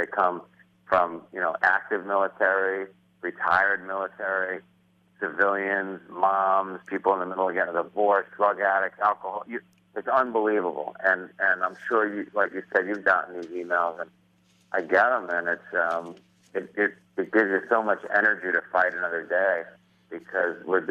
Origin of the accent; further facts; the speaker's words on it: Queens, New York, United States; I'm from Queens, right? I don't have experience with this.